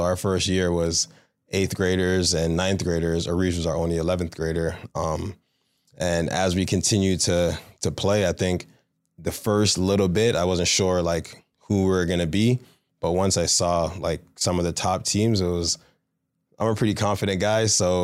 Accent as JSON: {"language": "English", "town": "Toronto", "region": "Ontario", "country": "Canada", "said": "Like I said, I'm from the West End of Toronto"}